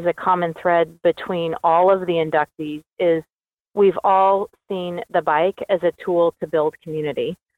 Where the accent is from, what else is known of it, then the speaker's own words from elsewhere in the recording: Emporia, Kansas, United States; Really, for me, was about an economic driver for Emporia, Kansas, for my hometown, for the place where I grew up and where my kids were going to grow up and where we had businesses.